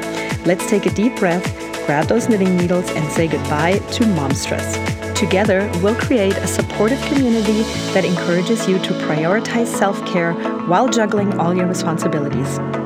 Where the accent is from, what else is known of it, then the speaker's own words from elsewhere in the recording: Germany; I grew up in Germany.